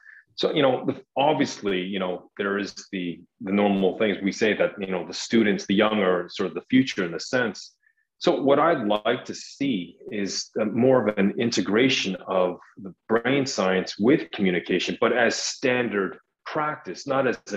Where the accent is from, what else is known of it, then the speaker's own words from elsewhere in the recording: Canada; especially I'm from Canada, and we see our cousins down in the States